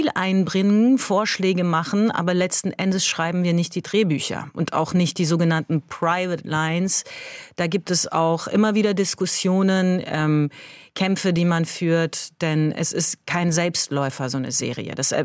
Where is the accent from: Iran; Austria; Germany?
Iran; ohne Schleier zu drehen als Iranerin und in der Öffentlichkeit aufzutreten, ist etwas, was Probleme bereitet.